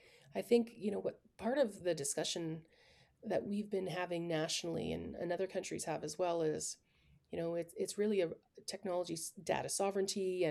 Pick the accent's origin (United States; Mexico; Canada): Canada; Because as a Canadian, you understand your country is large and geographically diverse